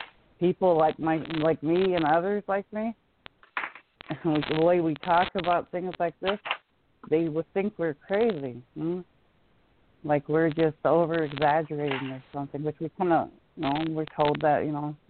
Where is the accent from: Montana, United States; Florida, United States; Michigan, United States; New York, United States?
Montana, United States; from Northwest Montana, from the Pawnee Nation Reservation, which everybody knows as the Blackfeet.